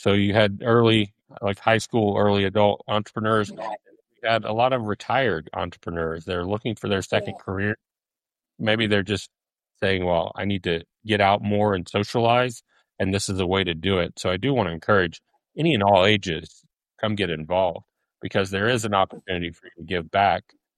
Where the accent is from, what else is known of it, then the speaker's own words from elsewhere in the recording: Texas, United States; And I think Texas as a whole has that concern, but I know in my hometown, it's a big concern.